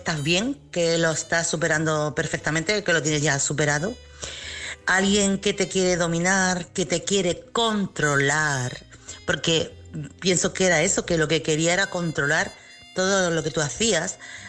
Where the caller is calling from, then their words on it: Chiclana de la Frontera, Andalusia, Spain; corresponsal de Chiclana.